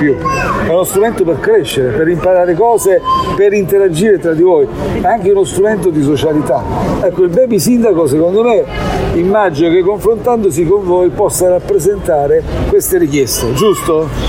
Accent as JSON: {"language": "Italian", "region": "Apulia", "country": "Italy", "said": "Tu lo sai che io non sono di Napoli. Io sono della provincia di Foggia, un paesino piccolissimo. Sono però anch'io meridionale, conosco i problemi del meridione."}